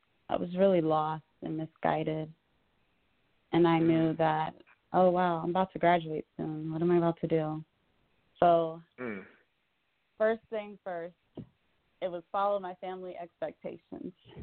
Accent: Palm Bay, Florida, United States; also born or lived in Rockledge; Well, I was born in Rockledge, but I grew up in Palm Bay, Florida.

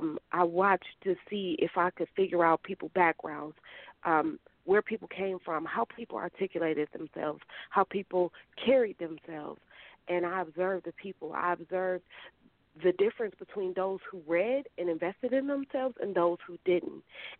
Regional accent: Cleveland, Ohio, United States; as a girl born and raised in Cleveland, Ohio, from a blue-collar family.

